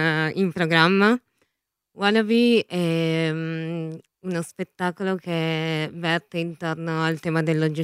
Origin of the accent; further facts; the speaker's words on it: Turin, Piedmont, Italy; Vengo da Torino